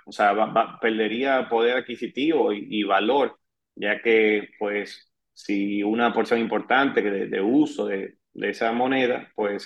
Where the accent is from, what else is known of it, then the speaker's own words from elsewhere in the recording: Dominican Republic; en esquema de que uno como dominicano